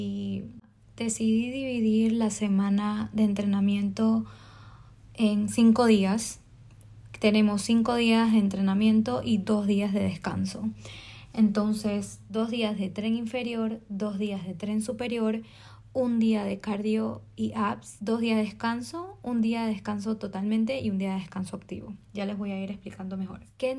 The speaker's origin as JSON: {"language": "Spanish", "country": "Ecuador", "said": "No tuve señal, porque obviamente allá no me coge la señal, porque soy de Ecuador."}